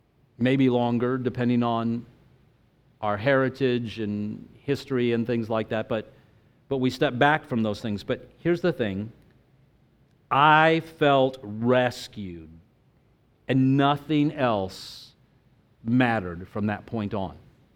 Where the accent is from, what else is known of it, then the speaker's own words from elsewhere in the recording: United States; I mean, they knew that I was from the United States